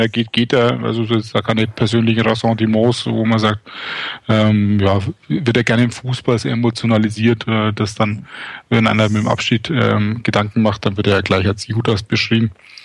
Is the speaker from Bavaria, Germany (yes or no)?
yes; Nuremberg, Bavaria, Germany; moved away as an adult; now in Frankfurt, Germany; Ich bin aus der Nürnberger Ecke nach Frankfurt beruflich gezogen